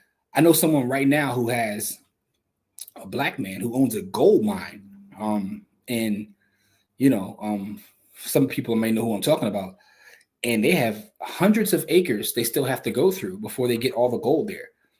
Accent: Philadelphia, Pennsylvania, United States; my perspective as being a Philadelphian living in a dense city

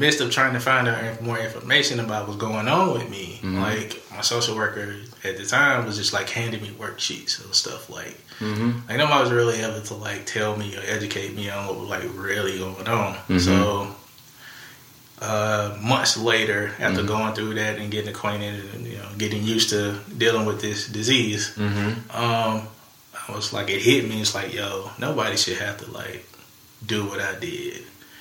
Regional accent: Alabama, United States; Yes, I'm from Alabama.

